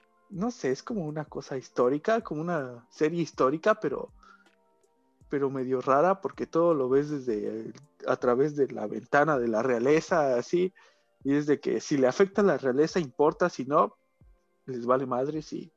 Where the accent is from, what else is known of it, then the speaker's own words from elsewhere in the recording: Mexico; pues nosotros como mexicanos